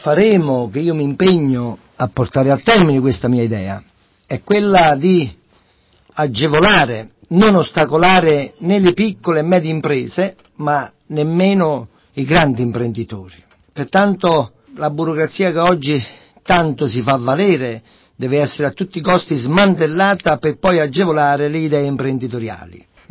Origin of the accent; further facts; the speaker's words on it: Paternopoli, Campania, Italy; nel mio paese, cito il mio paese perché parlo del mio paese, che è Paternopoli